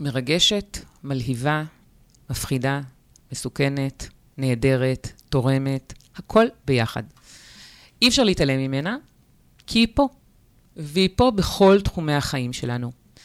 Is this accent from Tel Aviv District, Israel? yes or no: no; Kfar Maimon, Southern District, Israel; לימדתי תקופה ארוכה את הוותיקים של כפר מימון, המושב שבו גדלתי